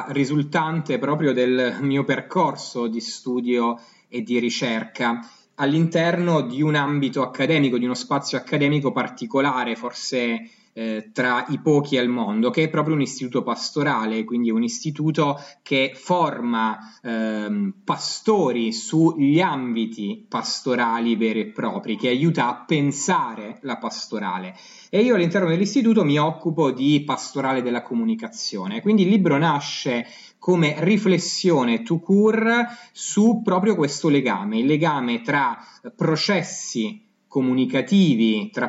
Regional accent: Taranto, Apulia, Italy; moved away as an adult; now in Rome, Italy; Io sono un tarantino trapiantato a Roma da più di 20 anni

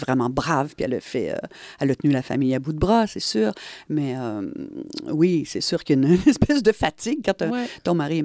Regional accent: Montreal, Quebec, Canada; Moi, j'ai grandi dans Hochelaga.

